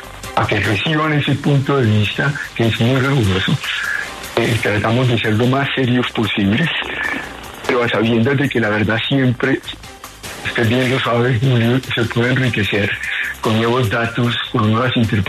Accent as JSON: {"language": "Spanish", "country": "Colombia", "said": "como parte de la identidad de nosotros como colombianos"}